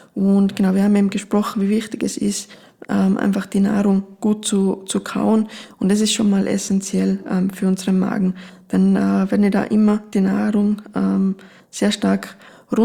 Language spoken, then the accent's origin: German; Tyrol, Austria; das wird jetzt auch das Kraut nicht fett machen, wie man bei uns in Tirol so schön sagt